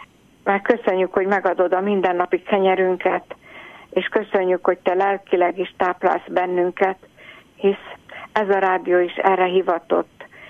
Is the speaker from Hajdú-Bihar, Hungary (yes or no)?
no; Budapest, Hungary; mi ugye budapestiek vagyunk